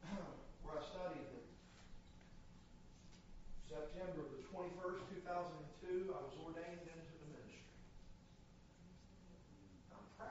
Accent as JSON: {"language": "English", "town": "Hamilton", "region": "Ohio", "country": "United States", "tie": "born there", "said": "But I was born early in Honeymoor at Fort Hamilton Hughes Hospital in Hamilton, Ohio."}